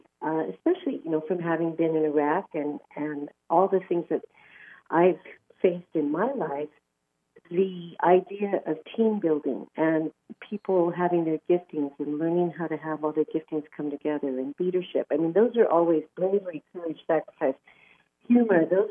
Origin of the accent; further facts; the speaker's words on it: Seattle, Washington, United States; I grew up in Seattle, and we had an all-city summer fest that was called Seafair.